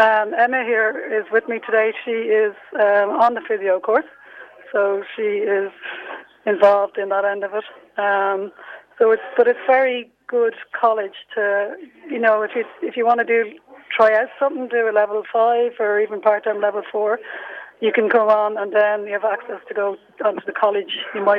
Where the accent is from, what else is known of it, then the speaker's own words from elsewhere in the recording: Waterford, Munster, Ireland; No, I'm from Waterford, so I'd be Ballygunner woman.